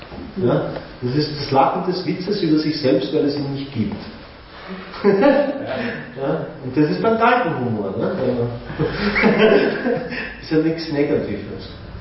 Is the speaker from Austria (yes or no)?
yes; Austria; Also mir gefällt als Ösi auch so.